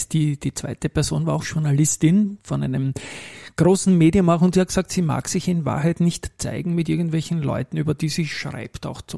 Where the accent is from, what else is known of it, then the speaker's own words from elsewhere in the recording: Salzburg, Austria; als Salzburgerin habe ich dann natürlich einen starken Connex auch zu Scholdern.